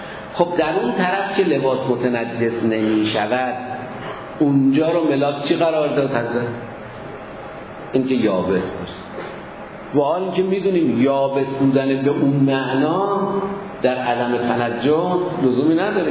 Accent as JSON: {"language": "Persian", "town": "Tabriz", "region": "East Azerbaijan", "country": "Iran", "tie": "born or raised there", "said": "من بچه تبریزم"}